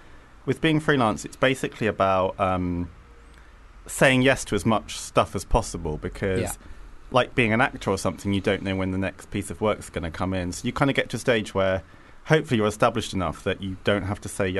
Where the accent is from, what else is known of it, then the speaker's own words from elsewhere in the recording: South East England, United Kingdom; that song came out when I was about 11 or 12, and I grew up just outside London